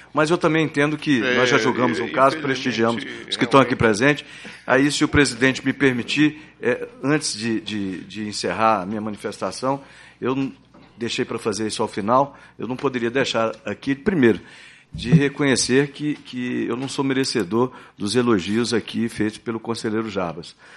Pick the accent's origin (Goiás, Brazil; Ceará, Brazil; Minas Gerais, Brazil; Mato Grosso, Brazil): Mato Grosso, Brazil; Porque a minha origem, eu vim do interior de Mato Grosso, iniciei a minha advocacia 30 anos atrás no interior de Mato Grosso.